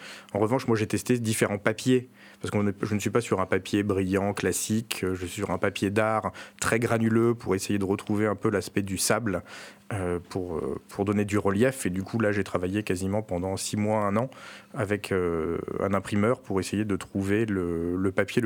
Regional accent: Chantilly, Hauts-de-France, France; moi je suis originaire de Chantilly.

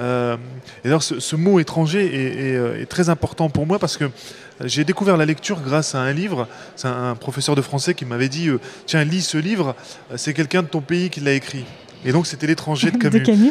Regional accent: France; C'est-à-dire que j'ai beau être français, j'étais même en équipe de France, donc je suis français dans l'âme, dans le rêve, dans le parler

